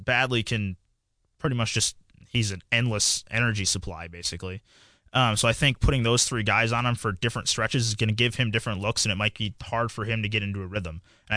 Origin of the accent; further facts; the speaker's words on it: Milwaukee, Wisconsin, United States; I grew up as a Wisconsin Badger fan. I'm from Milwaukee